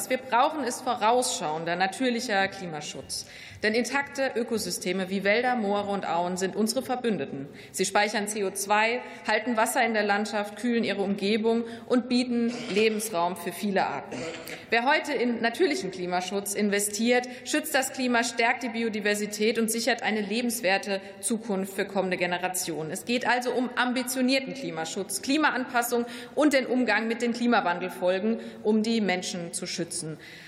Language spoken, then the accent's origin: German; Rhineland-Palatinate, Germany; Ich komme aus Rheinland-Pfalz, einem Wahlkreis mit viel Wald im Herzen der Pfalz